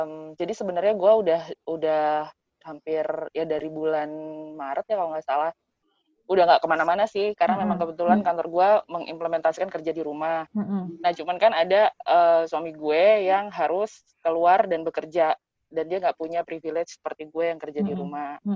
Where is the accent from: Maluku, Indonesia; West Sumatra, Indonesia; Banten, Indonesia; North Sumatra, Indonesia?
West Sumatra, Indonesia; Padang; Ya kayak contoh yang lo bilang tadi, gue orang Padang, Pep.